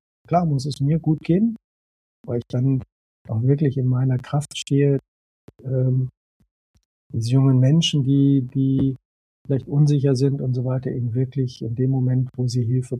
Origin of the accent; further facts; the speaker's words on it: Saarbrücken, Saarland, Germany; ich bin geboren und aufgewachsen in Saarbrücken, im Saarland. Also okay. Der französischen Grenze.